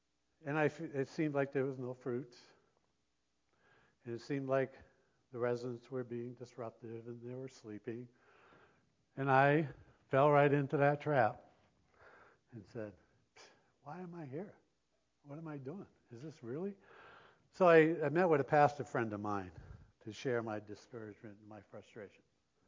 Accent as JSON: {"language": "English", "region": "Vermont", "country": "United States", "said": "maybe a little more down in the south here, but I'm from Vermont, not mentioned much in Vermont."}